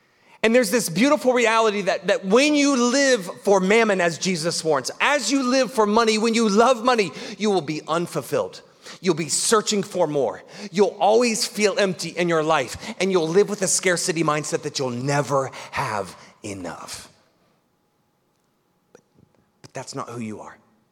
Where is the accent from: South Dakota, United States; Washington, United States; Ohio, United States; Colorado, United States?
Ohio, United States; Piqua; When you drive into a city in my hometown in Piqua, Ohio, which I'm deeply grateful for